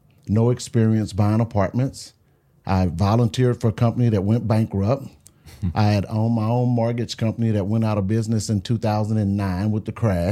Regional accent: Beaumont, Texas, United States; also born or lived in Houston / Amarillo; now in Dallas, United States; I grew up in Beaumont, Texas, so east of Houston, down on I-10. But I got it out of there as quick as I could and lived in Houston for a while, Amarillo, Texas for a while, and now Dallas

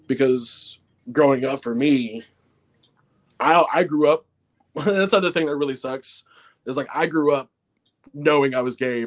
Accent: Georgia, United States; I'm from Georgia. I was raised. My mom says we weren't Baptist, but I was baptized.

